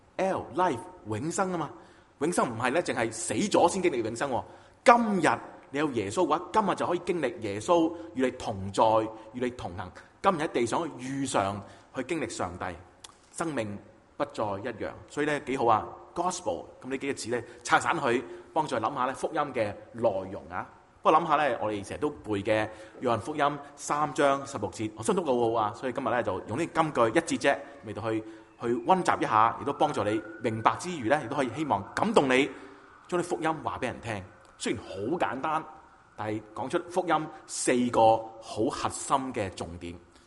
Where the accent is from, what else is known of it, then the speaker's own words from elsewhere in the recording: China; 当然，对我中国人嚟讲，我系中意咧将佢译做咧世人